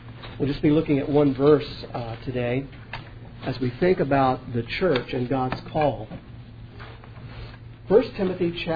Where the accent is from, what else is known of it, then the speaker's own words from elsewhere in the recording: United States; This is Lee County, and I'm from Lee County, so that's kind of nice.